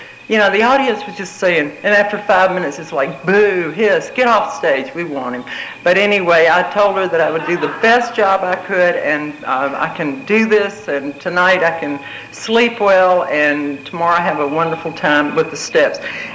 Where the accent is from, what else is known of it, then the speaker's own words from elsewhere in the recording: Atlanta, Georgia, United States; born there; let you know that I was born in Atlanta, Georgia in 1947.